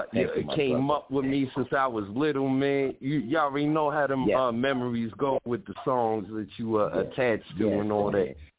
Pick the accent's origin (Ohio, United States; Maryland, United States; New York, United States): New York, United States; Harlem; from Harlem. I'm one of the nicest rappers on the face of the planet.